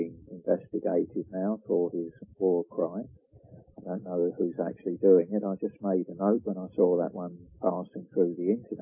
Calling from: England, United Kingdom; I say your press because I'm speaking from England.

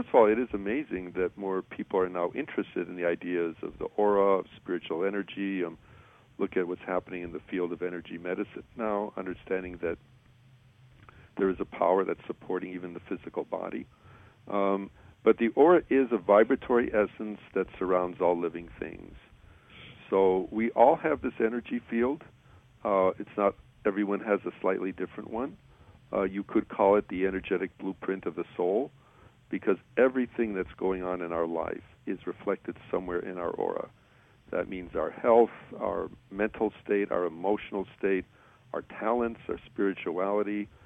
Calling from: California, United States; Oh, from North San Diego County in California.

